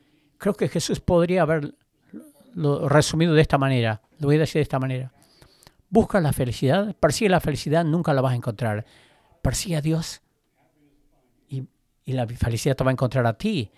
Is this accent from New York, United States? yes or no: no; Kentucky, United States; Spanish is a second language; Yo soy de Kentucky y ustedes creen que mi acento es terrible en Tennessee.